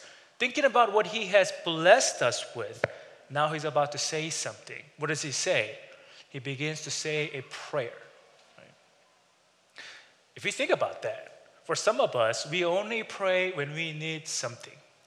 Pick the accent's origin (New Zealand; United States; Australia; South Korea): South Korea; English is a second language; When I was in sixth grade, by the way, I grew up in Korea.